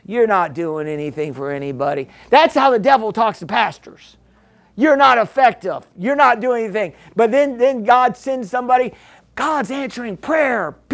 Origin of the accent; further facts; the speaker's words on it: New York, United States; I'm a New Yorker, you know.